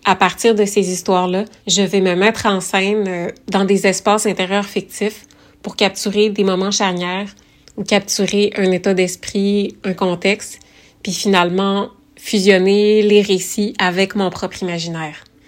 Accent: Chicoutimi, Quebec, Canada; now in Montreal, Canada; Avant d'emménager à Montréal, j'ai grandi à Chicoutimi, une ville où il y avait très peu de diversité à l'époque.

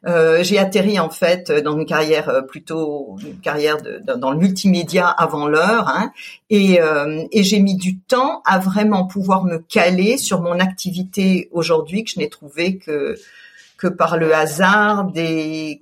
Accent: Colmar, Grand Est, France; J'ai grandi en Alsace. Je suis née à Colmar, donc dans une jolie ville, on va dire, de province, aux confins du territoire de France. puisque je suis française bien sûr, mais sur une terre qui a été une terre de passage entre le sud et le nord de l'Europe

